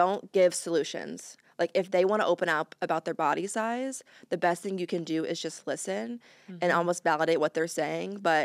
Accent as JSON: {"language": "English", "region": "Missouri", "country": "United States", "tie": "born or raised there", "said": "Yeah, so I grew up in Missouri, just like a typical Midwest"}